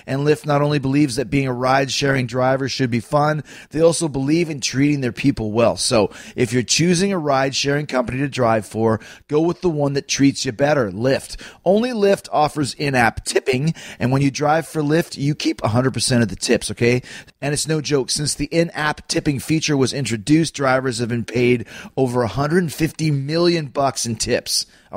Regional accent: Long Island, New York, United States; born there; I was born in Long Island.

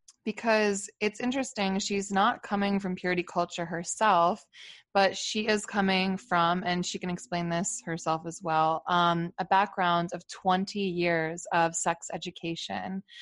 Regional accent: Philadelphia, Pennsylvania, United States; First of all, we're both from Philly.

